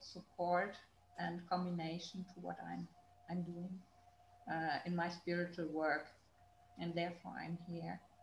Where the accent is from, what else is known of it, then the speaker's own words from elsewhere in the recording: Saarland, Germany; So I come from the southwest of Germany, from the Saarland